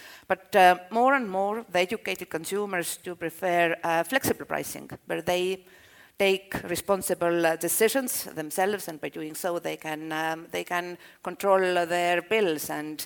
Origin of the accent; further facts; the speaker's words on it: Estonia; Well, I'm coming from Estonia, everything is digitalized